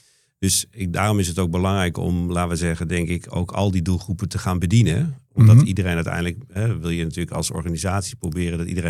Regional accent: Amsterdam, North Holland, Netherlands; Ik kom uit Amsterdam.

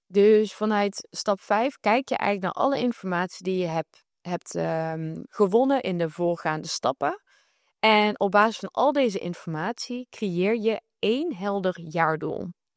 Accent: Netherlands; we moeten vooral als Nederlander, we moeten realistisch zijn

